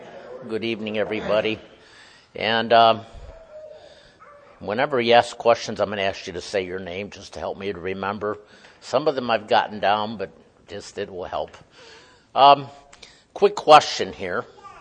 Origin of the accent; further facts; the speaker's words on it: United States; And for all of us here who have grown up in America, as much as I can say I'm Eastern Orthodox or I was raised in the Greek Orthodox Church, I still grew up in this world.